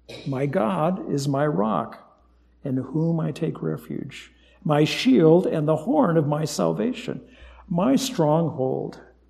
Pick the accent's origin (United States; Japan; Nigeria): Japan; also born or lived in Guam; I grew up in Japan, but my last years of high school were in Guam. And Japan was only 3 hours away by airplane